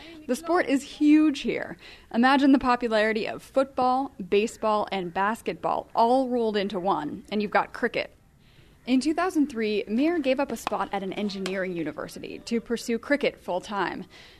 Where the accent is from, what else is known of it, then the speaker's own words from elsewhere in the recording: United States; So I'm an American